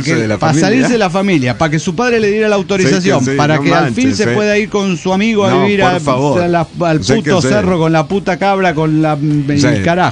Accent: Basque Country, Spain; yo soy de la Euskadi, imagínense ustedes.

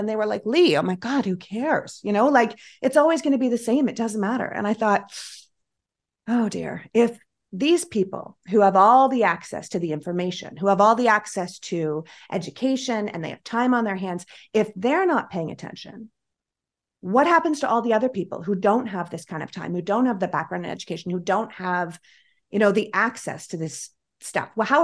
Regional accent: Toronto, Ontario, Canada; also born or lived in New York; now in United States; But I moved here for what America promised. And then I was living in New York. I moved originally from Toronto to New York, and I was there during 9/11.

